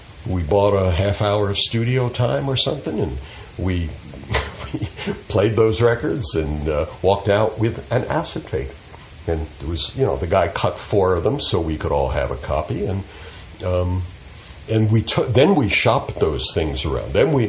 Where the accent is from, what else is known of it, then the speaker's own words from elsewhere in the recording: New York City, New York, United States; I grew up in New York